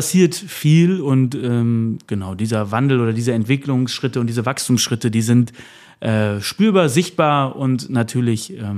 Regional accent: Münster, North Rhine-Westphalia, Germany; auch nochmal zurück in meine Heimatstadt, zu meinem Heimatclub irgendwie, Preußen Münster

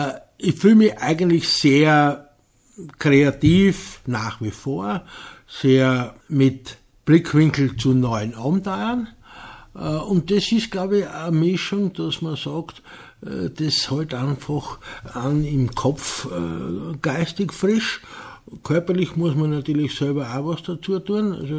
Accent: Styria, Austria; ich bin aus der Steiermark

